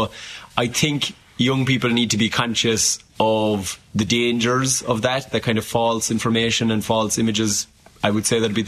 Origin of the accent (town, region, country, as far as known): Ireland